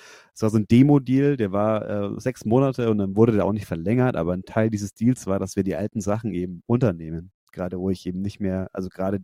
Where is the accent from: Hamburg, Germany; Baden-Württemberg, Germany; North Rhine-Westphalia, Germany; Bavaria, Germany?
Bavaria, Germany; Nuremberg; Wir kommen alle aus der Ecke Nürnberg-Fürth, also wir haben alle mal eine Zeit lang in derselben Straße in Nürnberg gewohnt